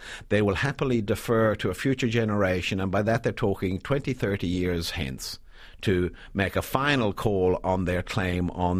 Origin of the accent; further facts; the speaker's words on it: Ireland; now in Australia; So you're talking to an Irishman here. I live in Australia, but I'm from Ireland. I grew up on the border as a child.